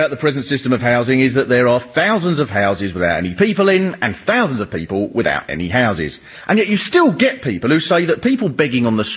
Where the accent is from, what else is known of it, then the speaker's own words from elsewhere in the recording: Swanley, South East England, United Kingdom; If you live in a small town, like where I grew up in Swanley, it's much the same.